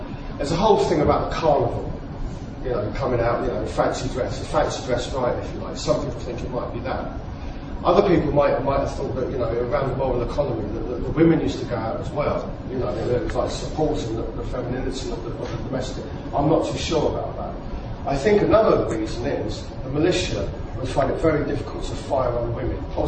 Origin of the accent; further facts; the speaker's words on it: London, United Kingdom; now in Bristol, United Kingdom; because I'm a Londoner, but I moved to Bristol now.